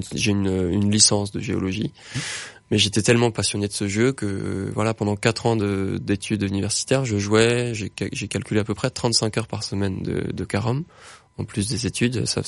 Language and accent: French; Versailles, Île-de-France, France; born there; j'ai un petit peu plus de 30 ans, je suis né à Versailles dans les Yvelines.